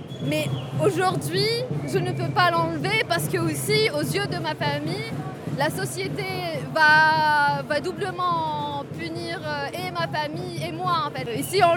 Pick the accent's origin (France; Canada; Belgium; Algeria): Algeria; Constantine, Constantine Province; Je suis de Constantine. Donc c'est une ville assez conservatrice.